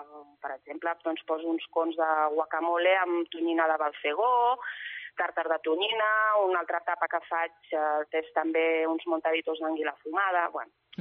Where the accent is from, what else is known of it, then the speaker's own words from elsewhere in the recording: Barcelona, Catalonia, Spain; Jo soc natural de Barcelona i visc a Barcelona, però de tota la vida, des que vaig néixer, he estiuejat a un poble mariner de la província de Tarragona, que és l'Ametlla de Mar.